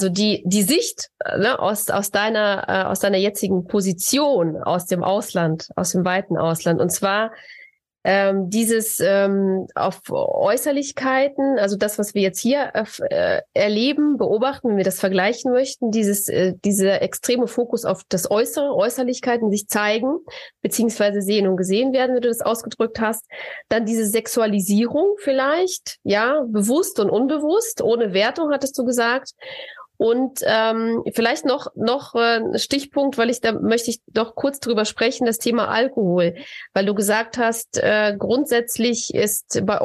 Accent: Siegen, North Rhine-Westphalia, Germany; wir kommen ja beide aus Siegen ursprünglich.

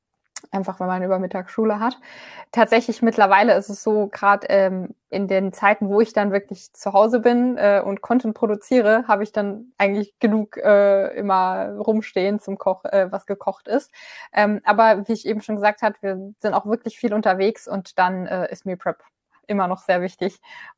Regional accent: Saarland, Germany; Also ich komme jetzt zum Beispiel aus dem Saarland ursprünglich und da ist es noch nicht so verbreitet.

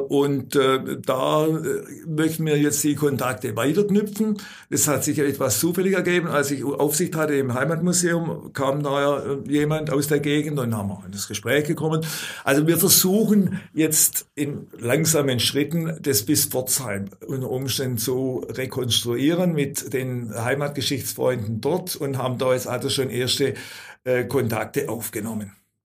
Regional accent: Altdorf, Uri, Switzerland; Ich habe als Kind in Altdorf noch einen Bauer erlebt, der mit den Ochsen unterwegs war und kaum den Schulberg da in Altdorf hochkam und zum Rathaus hin

